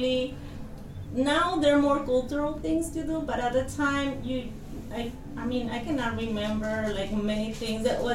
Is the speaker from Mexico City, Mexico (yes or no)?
no; Mexicali, Baja California, Mexico; when I grew up over there was the 80s, the 90s, right? Early 90s.